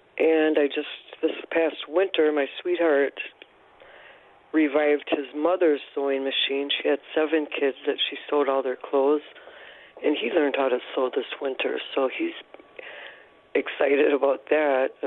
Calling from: Stevens Point, Wisconsin, United States; I'm calling from Stevens Point, Wisconsin, and I've been sewing since I was about four years old.

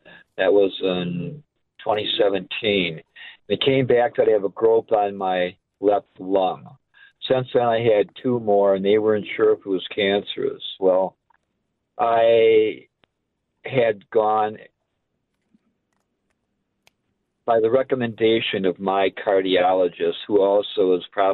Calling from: Eau Claire, Wisconsin, United States; Hi. I'm calling from Eau Claire. I'm a 65-year-old male.

